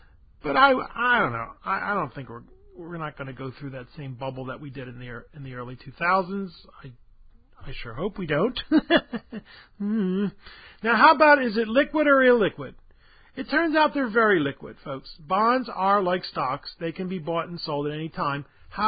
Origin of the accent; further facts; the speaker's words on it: Philadelphia, Pennsylvania, United States; I'm from Philadelphia, and I tell you, folks, the weather is evil there.